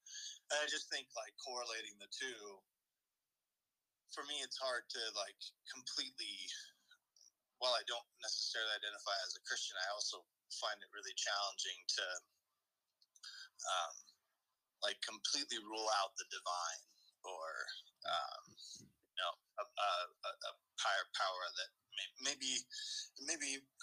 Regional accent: Germany; It was a huge, huge piece of my life growing up in Germany.

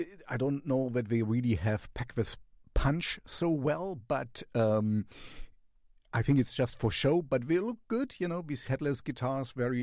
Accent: Helsinki, Uusimaa, Finland; English is a second language; We are from Helsinki, from Finland.

